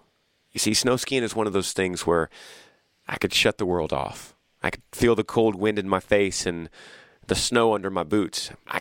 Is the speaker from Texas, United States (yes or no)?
yes; Texas, United States; of Texas. We all watched it on the news, and we saw the strength of people. We saw the strength of my home state.